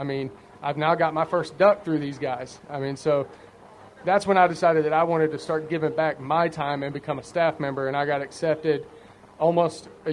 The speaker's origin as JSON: {"language": "English", "region": "Alabama", "country": "United States", "said": "Because I'm originally from Southern Alabama."}